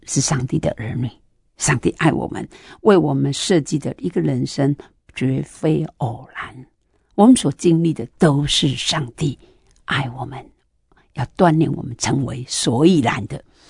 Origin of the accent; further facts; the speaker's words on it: Taiwan; 我是本省人，我们乡下根本耶稣教，那个洋教那个耶稣教，这个是很恐怖的，人敢去信耶稣啊？